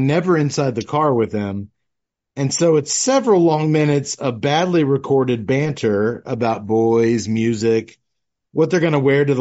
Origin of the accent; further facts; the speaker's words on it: Texas, United States; Well, Tut, for me, it was, we grew up in Texas, home of the Texas Chainsaw Massacre